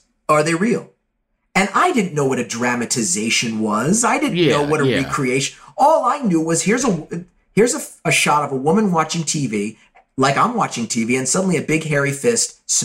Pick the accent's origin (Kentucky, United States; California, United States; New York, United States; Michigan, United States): California, United States; Beverly Hills; I grew up in Beverly Hills, and the house my mother bought was this post-war ranch-style home